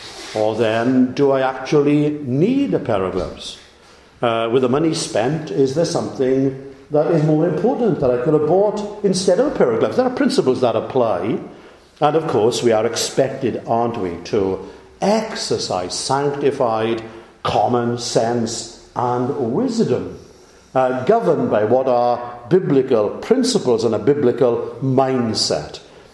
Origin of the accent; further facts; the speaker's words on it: Clydach, Wales, United Kingdom; I was speaking in Llantrisant last night and mentioned I was from Clydach